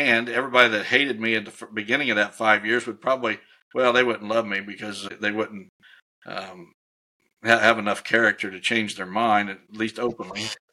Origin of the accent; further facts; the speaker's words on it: Illinois, United States; So in my home state of Illinois, what I'd like to see is, first of all, I'd like to see crossbows legal